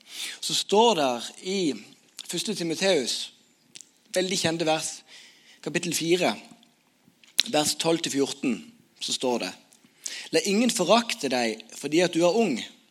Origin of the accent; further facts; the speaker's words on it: Sokndal, Rogaland, Norway; Jeg er fra Sokndal. Møy er en drøy halvtime fra meg